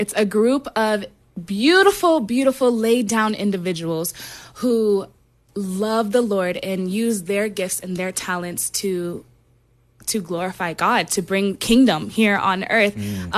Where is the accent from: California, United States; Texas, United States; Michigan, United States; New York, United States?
Texas, United States; Houston; born and raised in Houston, Texas, very much a product of my environment.